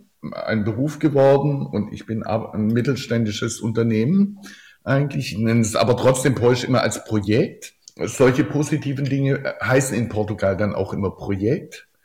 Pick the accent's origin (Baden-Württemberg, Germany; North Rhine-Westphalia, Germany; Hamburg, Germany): Baden-Württemberg, Germany; Oberndorf am Neckar; born there; bin 6 Tage von meinem Geburtsort Oberndorf am Neckar bis nach Sagres an den südwestlichsten Punkt getrennt.